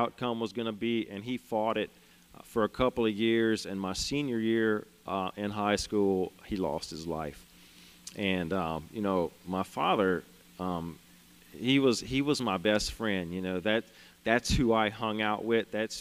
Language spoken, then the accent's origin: English; Louisiana, United States; I'm from South Louisiana. Grew up, I was born and raised there.